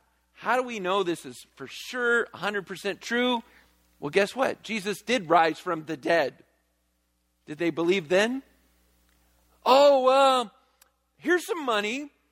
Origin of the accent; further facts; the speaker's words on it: Virginia, United States; And I grew up in church. I grew up in church in Virginia.